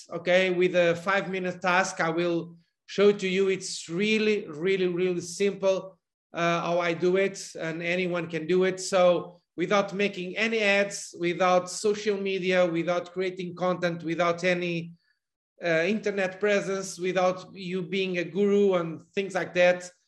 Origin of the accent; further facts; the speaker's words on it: Portugal; English is a second language; I'm calling you from Portugal. I'm Portuguese. As you can see, my accent, it's not a pure accent, English, British, or American, or something like that.